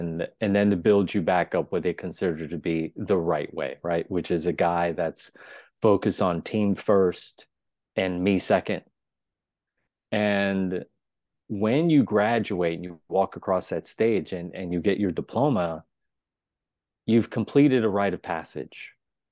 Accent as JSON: {"language": "English", "region": "East Coast", "country": "United States", "lives_now": "Los Angeles, United States", "said": "No, I'm from the East Coast. So I love the tradition of the East Coast."}